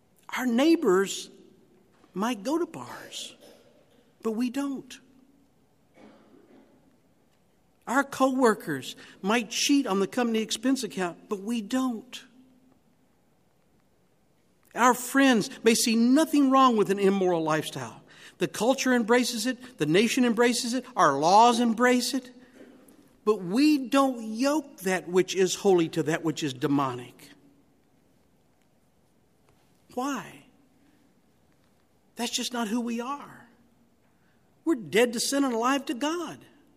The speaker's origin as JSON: {"language": "English", "region": "Kentucky", "country": "United States", "said": "Now, they eat that stuff with great delight because they're Indian. I'm Kentuckian."}